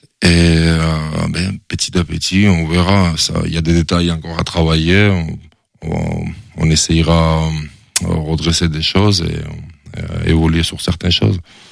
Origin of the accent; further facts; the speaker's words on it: Georgia; French is a second language; moved away as an adult; now in France; Voilà, je suis resté 12 mois chez moi, en Géorgie. Je retrouve mes amis avec qui je suis grandi.